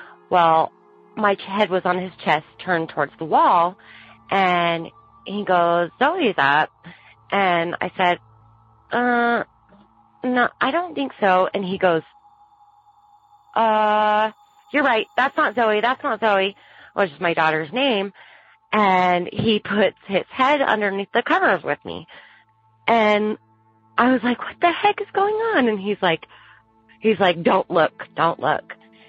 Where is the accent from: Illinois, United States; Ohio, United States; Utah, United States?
Utah, United States; Salt Lake City; I'm from Salt Lake area of Utah.